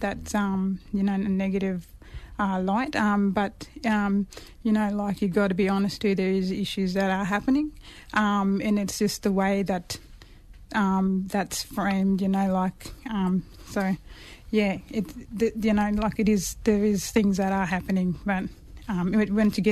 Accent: Mount Isa, Queensland, Australia; I've been living in Mount Isa for 30 years now. Have grown up there, so it's my hometown.

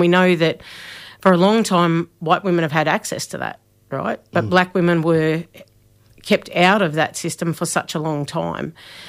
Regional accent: Townsville, Queensland, Australia; I'd think about those early days back in Townsville, you know, growing up in North Queensland through the late 80s and early 90s.

